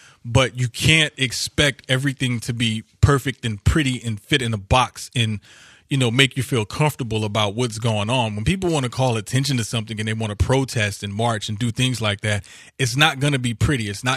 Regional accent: New Orleans, Louisiana, United States; I grew, born and raised in New Orleans. I grew up there.

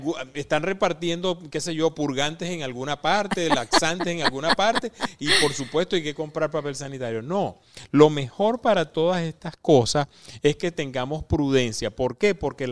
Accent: Venezuela; en los países nuestros, nosotros que somos venezolanos

